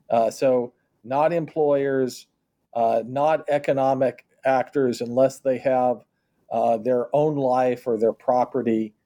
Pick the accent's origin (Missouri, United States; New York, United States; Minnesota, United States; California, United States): Missouri, United States; Kansas City; In my hometown of Kansas City, there is an entertainment district just next door called Westport.